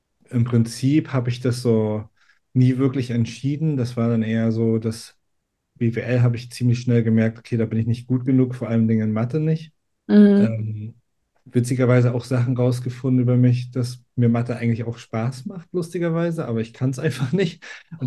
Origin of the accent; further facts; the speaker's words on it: Greifswald, Mecklenburg-Vorpommern, Germany; born there; weil ich bin ja gebürtig aus Greifswald und bin dann auch zum Studium da geblieben